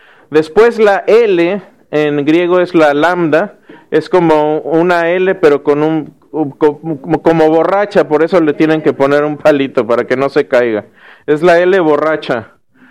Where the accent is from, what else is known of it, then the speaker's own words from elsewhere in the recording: Mexico; yo me acuerdo de niño en México y éramos 80 millones.